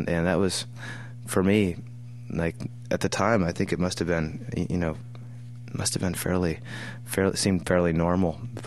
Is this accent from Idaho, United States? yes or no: yes; Idaho, United States; It was great, and that's actually one of the great things about being from Idaho is you can make up anything you want.